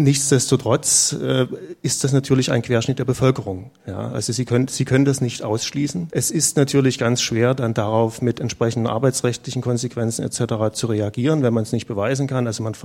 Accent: East Germany, Germany; Also die als Ostdeutscher haben Sie selbstverständlich Diskriminierung erfahren

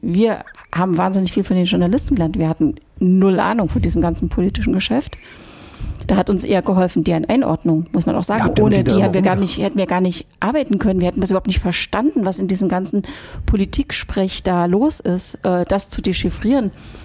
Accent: East Germany, Germany; Weil ich bin in der DDR aufgewachsen.

